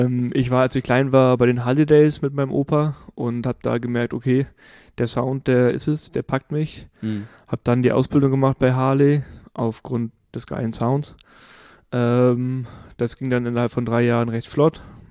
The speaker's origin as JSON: {"language": "German", "region": "Hamburg", "country": "Germany", "tie": "born or raised there", "said": "Also aufgewachsen bin ich in Hamburg City, wohne jetzt am Rand von Hamburg in Hamburgs Osten. Wohne da jetzt seit 10 Jahren"}